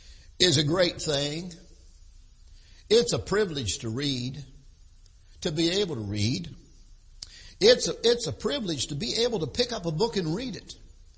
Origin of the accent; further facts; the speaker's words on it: West Virginia, United States; When I was a kid, growing up in West Virginia, we didn't even have a television.